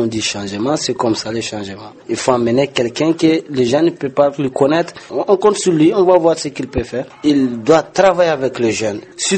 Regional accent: Mali; Tous les problèmes ici chez nous au Mali, c'est les jeunes.

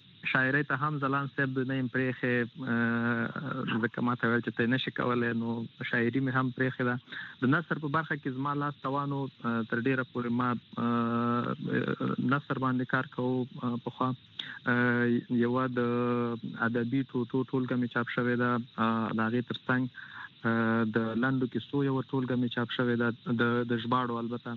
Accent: Nangarhar, Afghanistan; also born or lived in Kabul; موږ د ننګرهار ولایت یو

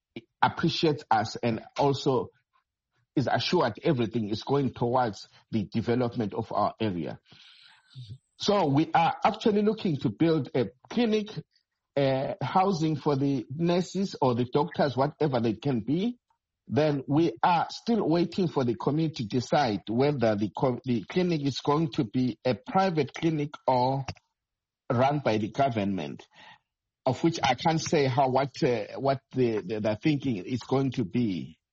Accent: Gwanda, Matabeleland South, Zimbabwe; I come from Gwanda, north of Gwanda. The area is called Dambashogo. It's a community which doesn't have a clinic. Our clinics are a very long walk.

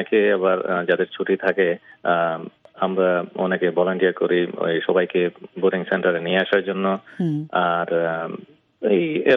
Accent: Bangladesh; তো আমরা বাংলাদেশি, আমরা খুবই অ্যাক্টিভ এই এই এরিয়াতে

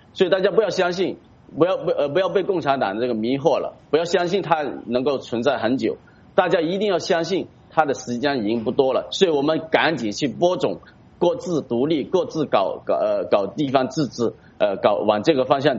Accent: Hong Kong; 所以我们香港人更加要警惕。

